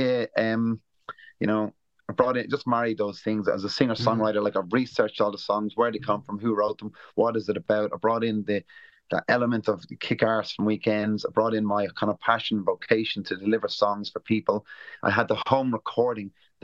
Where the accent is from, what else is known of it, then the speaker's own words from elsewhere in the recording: Ireland; And yeah, so Damon's just someone, obviously, and we're both Irish, that's the connection, and we're kind of similar ages